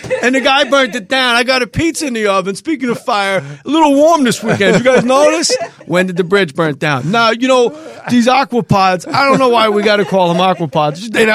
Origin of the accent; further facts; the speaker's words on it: New York, United States; But I'm from New York. I'm in New Hampshire short stay.